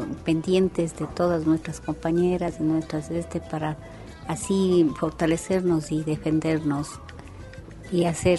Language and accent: Spanish; Cuenca, Azuay, Ecuador; soy de Cuenca.